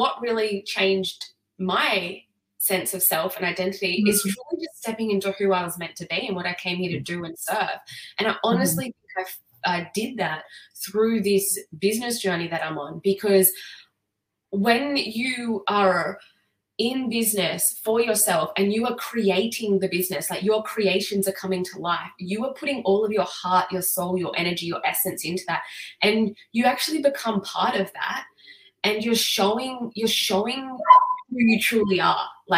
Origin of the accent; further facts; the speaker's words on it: Burleigh Heads, Queensland, Australia; I said, oh, just Burleigh Heads. And she's, no, like, where are you actually from? And I was like, yeah, like, oh, do you mean where I was born? I was born in Australia. I'm like, Australian.